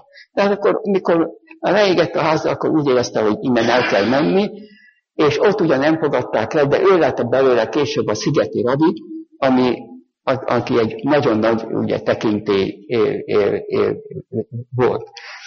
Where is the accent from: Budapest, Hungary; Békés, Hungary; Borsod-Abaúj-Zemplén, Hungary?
Budapest, Hungary; Én is borotvált pesti vagyok